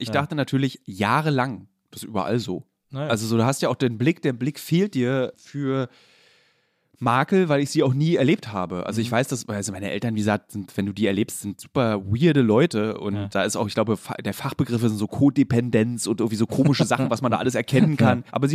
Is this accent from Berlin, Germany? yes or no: yes; Berlin, Germany; du bist ja als Berliner gewöhnt, im Radius von 5 Minuten deiner Schule zur Schule zu gehen.